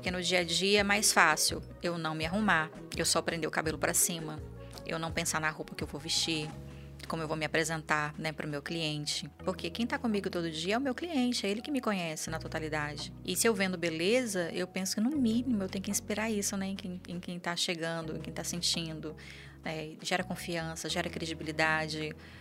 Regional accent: Bahia, Brazil; Então, eu sou uma pessoa, eu sou do interior da Bahia. De onde eu venho, nem comida tinha direito.

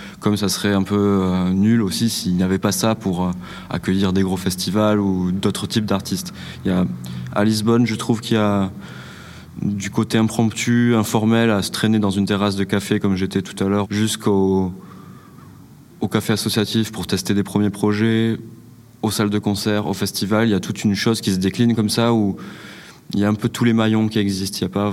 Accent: Occitanie, France; je suis français, du sud-ouest de la France, donc musique occitane. J'ai grandi avec des gens de plein de communautés différentes, du pourtour méditerranéen

